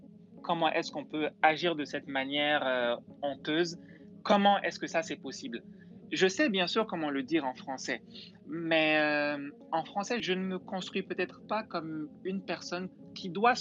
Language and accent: French; Mali; first language Bambara; French is a second language; le bambara était quand même ma première langue. C'est la langue dans laquelle j'étais monolingue jusqu'à l'âge de 7 ans environ.